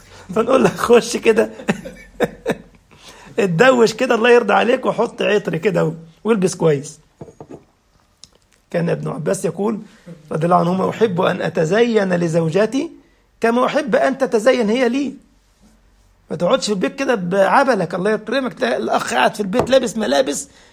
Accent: Egypt; في ناس عاملين زي ابو الهول اللي عندنا في مصر. احنا ابو الهول صنم موجود جنب الاهرام ما بيتكلمش.

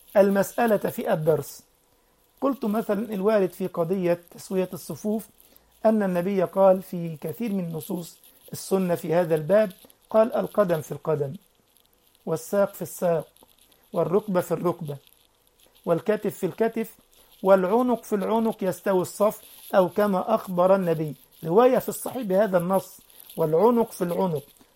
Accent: Egypt; كان عندي أسبوع دعوي في بلدنا مصر

